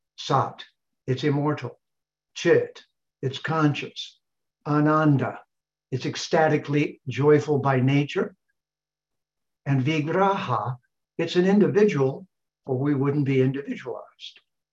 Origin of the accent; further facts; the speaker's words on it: Detroit, Michigan, United States; I'm from Detroit.